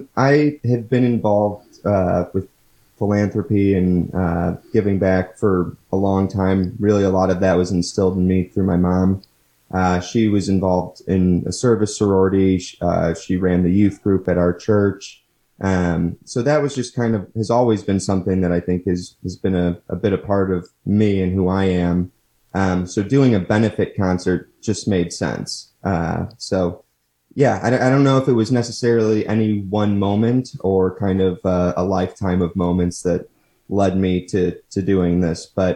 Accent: Munster, Indiana, United States; Yeah, so I grew up in Munster, Indiana, lived there for my entire childhood, attended grade school at St. Thomas More, and then went to high school at Munster High School

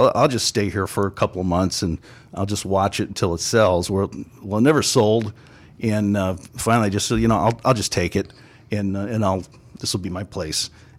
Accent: Hammond, Indiana, United States; also born or lived in North Carolina; now in Libertyville, United States; Born and raised in Hammond. Spent some time in North Carolina. Moved back to the area.

